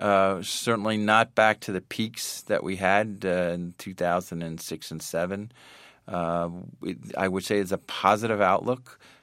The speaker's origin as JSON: {"language": "English", "country": "United States", "said": "As an American, I have to say, sometimes harder to get started"}